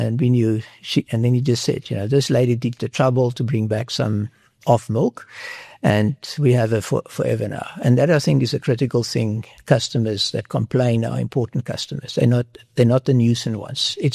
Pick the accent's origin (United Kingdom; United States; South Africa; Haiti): South Africa; Oosterivier, Western Cape; he didn't know that I came all the way from Oosterivier, not far from Stellenbosch